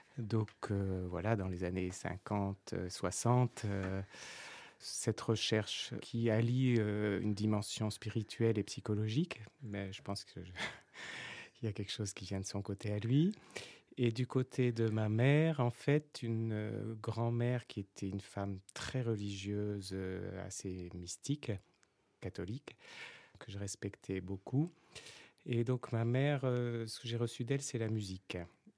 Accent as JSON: {"language": "French", "town": "Paris", "region": "Île-de-France", "country": "France", "said": "du point de vue géographique, je viens de Paris, d'une famille aisée"}